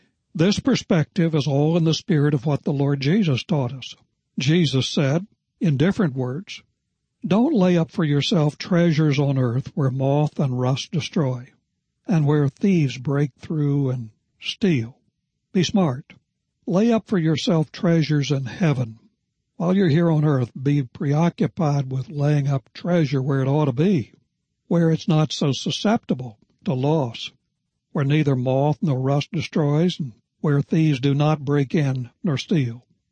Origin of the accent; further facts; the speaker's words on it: Denver, Colorado, United States; it came to be that God directed us from there to Denver to teach, then even though that was my home state and I had grown up there